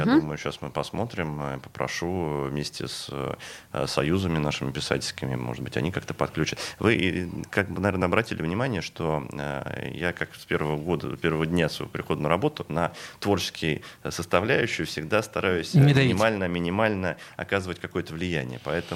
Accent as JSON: {"language": "Russian", "region": "Saint Petersburg", "country": "Russia", "said": "Ну, ждем, конечно, мы как петербуржцы, конечно, ждем."}